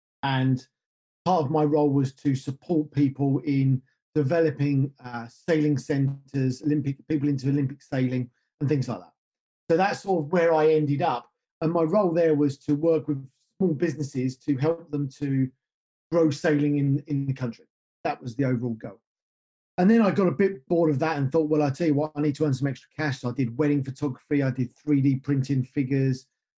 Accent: England, United Kingdom; So I'm based in the UK. I live in the UK. I've lived in the UK most of my life. I grew up just north of London, which most people will probably be aware of.

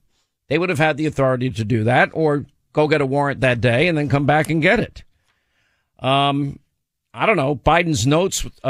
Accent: New York, United States; born there; I was born in New York. I'm suspicious by nature.

